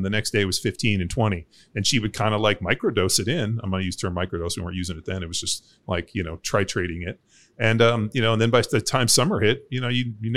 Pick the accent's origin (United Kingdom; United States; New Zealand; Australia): United States; California; I grew up in Southern California, so did you.